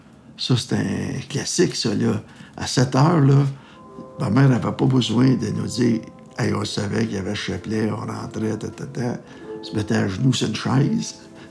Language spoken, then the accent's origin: French; Montreal, Quebec, Canada; born there; Moi, je suis né à Montréal en 1946.